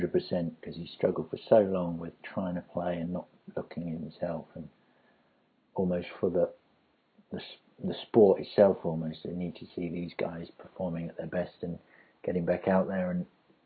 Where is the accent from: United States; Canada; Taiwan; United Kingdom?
United Kingdom; this intrigue as a British fan is trying to watch something that's almost exotic to us.